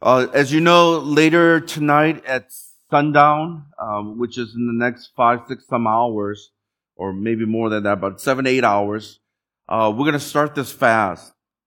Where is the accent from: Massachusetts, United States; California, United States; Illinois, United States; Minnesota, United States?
Illinois, United States; Chicago; now in Michigan, United States; My wife and I, we came from Chicago to Michigan at the University of Michigan. And we were just young. I was 26, going on 27.